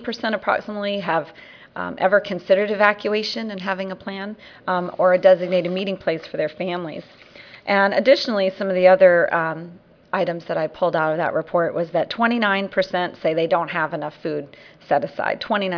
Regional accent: Key West, Florida, United States; I'm from Key West, Florida, and I'm representing the Florida team

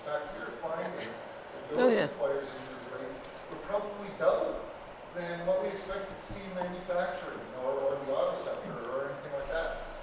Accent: Toronto, Ontario, Canada; I'm from Toronto, Ontario, Canada.

